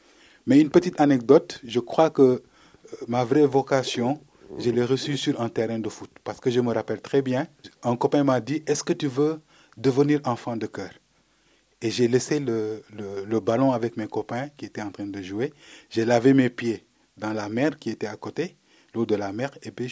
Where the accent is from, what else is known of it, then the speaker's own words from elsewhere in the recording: Fadiouth, Thiès, Senegal; Parce que chez nous au Sénégal, surtout dans mon village qui s'appelle Fadjout, l'île aux coquillages, les jeunes... ils ont un terrain de jeu